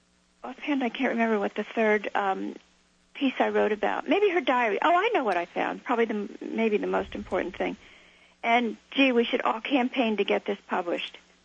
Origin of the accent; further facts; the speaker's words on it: United States; I am an American. I am a woman.